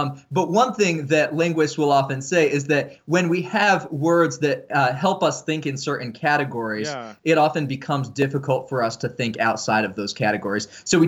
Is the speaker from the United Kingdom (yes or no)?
no; Indonesia; Growing up, I grew up in Indonesia.